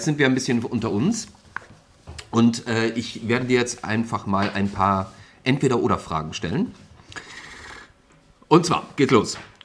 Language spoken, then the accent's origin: German; Austria; ich bin ja nun mal Schluchtenscheißer, das heißt also, ich bin ja Österreicher eigentlich